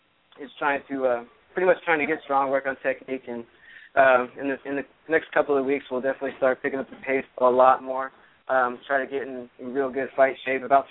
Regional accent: Virginia, United States; I began wrestling when I was about 10 years old in Virginia, and wrestled all the way up through high school.

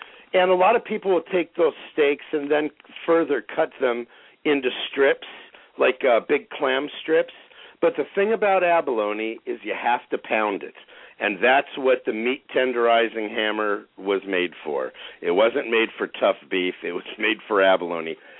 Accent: Bodega Bay, California, United States; also born or lived in Malibu / Cabo San Lucas; I am from the Bodega Bay area, north of San Francisco. I started all this in Malibu in Southern California.

